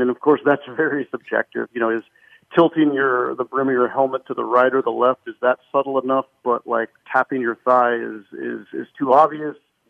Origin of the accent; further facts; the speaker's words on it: West Coast, United States; I'm from the West Coast, so I have a fair share of Dodger fan friends and relatives